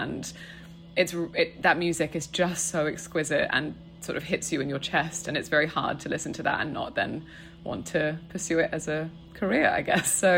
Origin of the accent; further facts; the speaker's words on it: Australia; I am an Australian mezzo-soprano, but for the last 2 years was living in Zurich.